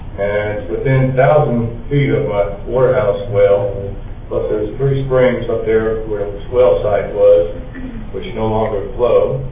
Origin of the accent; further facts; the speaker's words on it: Utah, United States; I'm from Rich County. I'm a landowner.